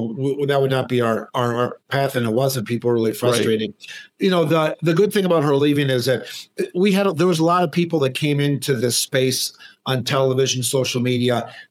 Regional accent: Minneapolis, Minnesota, United States; I grew up in Minneapolis.

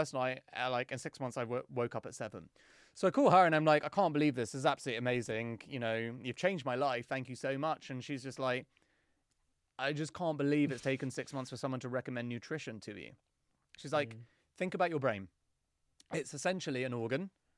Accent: England, United Kingdom; Massive skeptic, because I'm English.

